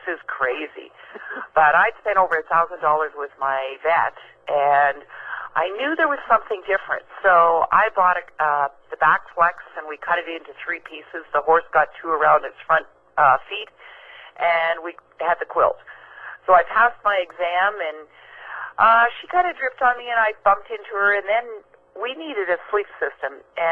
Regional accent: Scotland, United Kingdom; Well, I'm Scottish

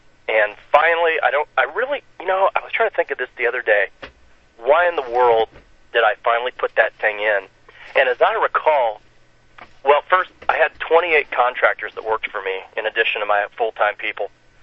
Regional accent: Grand Rapids, Michigan, United States; I'm from Grand Rapids, which is the home of the Big

